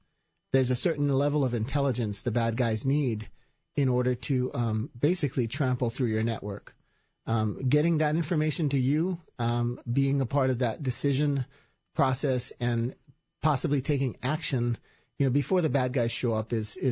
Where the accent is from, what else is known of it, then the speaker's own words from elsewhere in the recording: Hawaii, United States; moved away as an adult; Chianini is Hawaiian. I'm from Hawaii. So quick background. Spent the first 20 years of my life there.